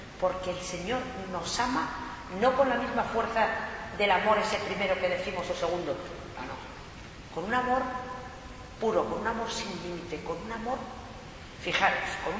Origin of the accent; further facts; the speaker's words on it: Ávila, Castile and León, Spain; Mi pueblo de Ávila